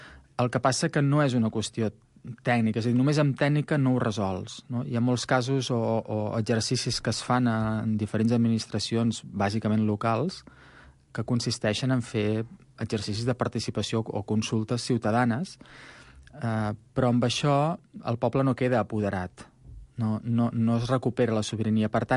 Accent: Cardedeu, Catalonia, Spain; en el municipi d'on jo soc, a Cardedeu

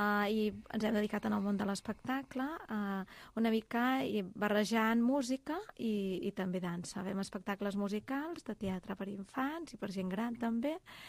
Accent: Sabadell, Catalonia, Spain; Nosaltres som de Sabadell, tots dos

